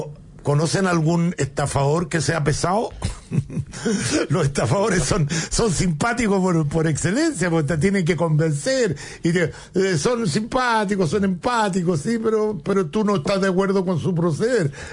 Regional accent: Chile; Estamos viviendo hoy día una una amenaza, como chilenos

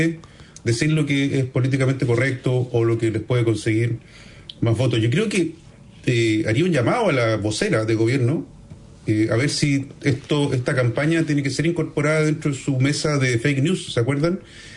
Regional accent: Valparaíso, Chile; Mira, para los que somos acá de Valparaíso

